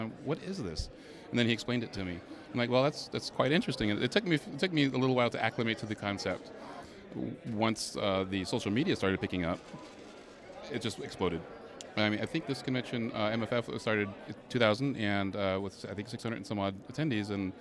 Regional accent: California, United States; now in Chicago, United States; I'm actually from California. 1999, we started a convention out there that's still going.

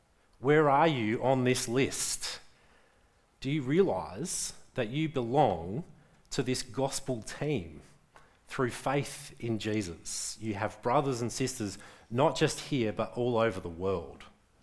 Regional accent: Adelaide, South Australia, Australia; The church I grew up in back in Adelaide

